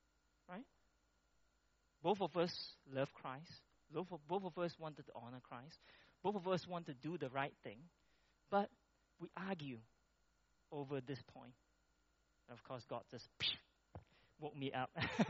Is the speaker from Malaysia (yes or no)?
yes; Ipoh, Perak, Malaysia; I grew up in Ipoh, I don't see those like this big, three of them that they burn.